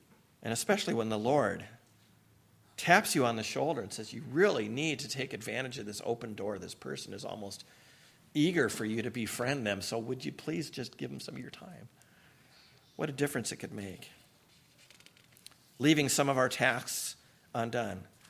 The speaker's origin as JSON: {"language": "English", "town": "Seattle", "region": "Washington", "country": "United States", "tie": "born or raised there", "said": "an awkward, hedonistic, secularized teenager growing up in Seattle."}